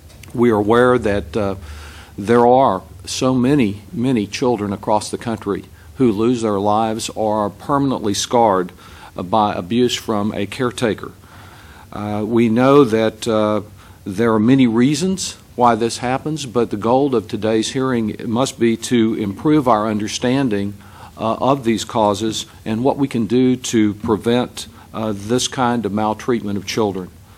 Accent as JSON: {"language": "English", "region": "Texas", "country": "United States", "said": "In my home state of Texas, the legislature just concluded with a 40% cut, actually more than 40%, in certain child abuse prevention programs"}